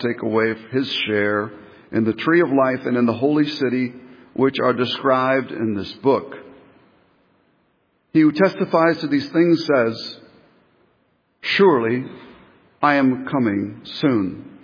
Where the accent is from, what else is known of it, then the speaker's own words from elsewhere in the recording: Miami, Florida, United States; When I was a teenager growing up in Miami